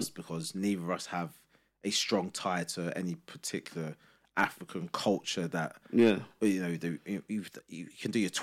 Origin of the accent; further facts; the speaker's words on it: Jamaica; being Jamaican, we don't have traditional, there's no language name for us to have really considered.